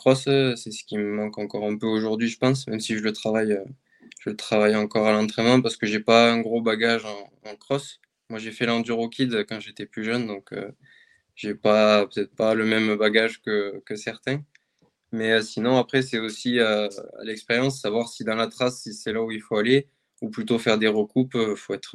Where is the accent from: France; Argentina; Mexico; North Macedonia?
France; Occitanie; j'ai fait pas mal d'extrêmes quand même cet hiver chez moi, en Lozère